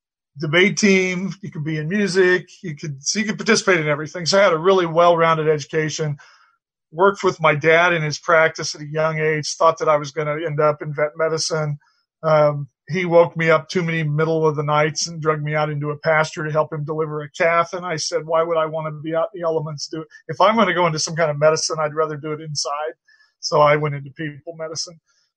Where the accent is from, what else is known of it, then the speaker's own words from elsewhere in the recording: Colby, Kansas, United States; I was born and raised in Colby, Kansas, out on the Oasis on the Plains out west.